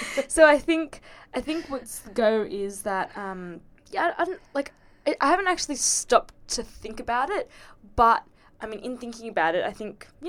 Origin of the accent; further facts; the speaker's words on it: Australia; I was born in Australia, so I'm Australian, true blue. But my mum is Sri Lankan. My dad is Burmese. So I've got a curry mum and an Asian dad, basically.